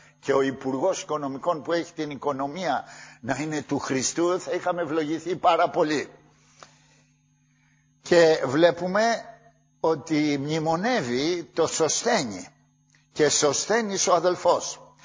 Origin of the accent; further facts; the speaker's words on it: Corinth, Peloponnese, Greece; μια που κι εγώ είμαι από την Κόρινθο και μου μιλάει ιδιαίτερα